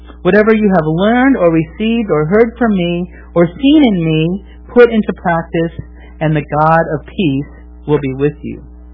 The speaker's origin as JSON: {"language": "English", "town": "Milwaukee", "region": "Wisconsin", "country": "United States", "tie": "born or raised there", "said": "young Christian in my early 20s, I worked for a Christian radio station, television station, in Milwaukee, in Wisconsin, my hometown"}